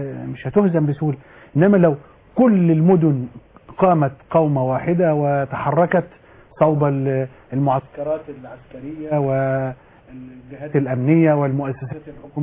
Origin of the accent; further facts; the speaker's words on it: Egypt; احنا مصريين